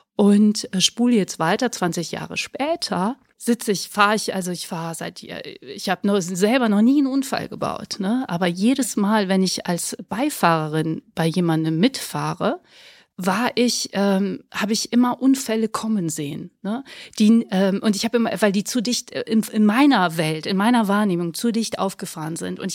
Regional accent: Poland; ich bin ja Polin, wir waren auf dem Weg nach Polen in den Sommerferien.

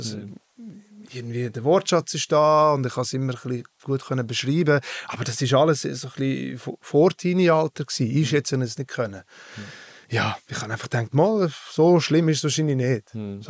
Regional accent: Engelberg, Obwalden, Switzerland; Ich bin in Engelberg aufgewachsen, im bescheidenen Engelberg, wenn man es kennt. Eher bekannt für Skispringen, Schwingen, Skisport.

